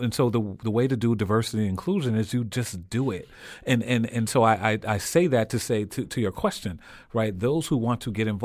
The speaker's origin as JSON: {"language": "English", "town": "Norwalk", "region": "Connecticut", "country": "United States", "tie": "born or raised there", "lives_now": "New Haven, United States", "said": "I grew up in Norwalk, born and raised in Norwalk. When I got married, we lived in Bridgeport, and then we've lived in New Haven"}